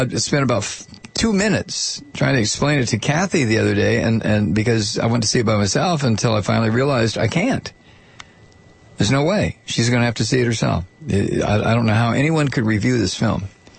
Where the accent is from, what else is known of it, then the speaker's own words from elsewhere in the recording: Toledo, Ohio, United States; Look, I'm from Toledo. I know what's going to happen in Toledo.